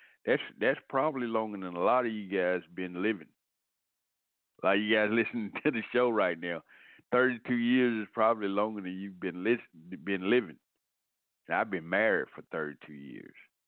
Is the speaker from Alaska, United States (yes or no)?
no; Georgia, United States; That's my team. That's my hometown. Why not follow them? They may not be my favorite team, but they're my team.